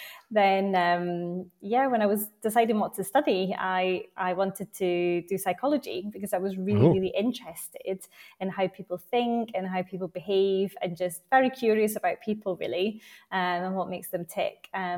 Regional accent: Scotland, United Kingdom; now in London, United Kingdom; I'm originally from Glasgow. Well, not really Glasgow. Any Scottish people will now be offended because it's not really Glasgow. I'm from a place near Glasgow. But I've lived in London for sort of 10 years or so.

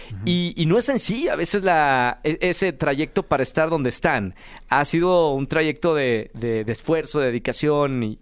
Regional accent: Mexico; aquí en mi país, estando viviendo en Argentina.

